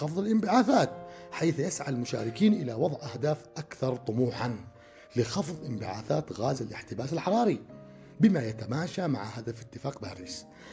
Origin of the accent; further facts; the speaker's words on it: Yemen; وهذه الدول النامية من ضمنها بلادنا اليمن.